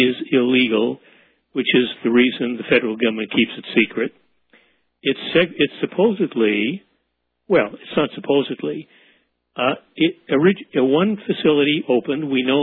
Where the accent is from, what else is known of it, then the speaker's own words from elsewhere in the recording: Illinois, United States; There's another one that I didn't know about until I began writing about Daniel in my home state of Illinois.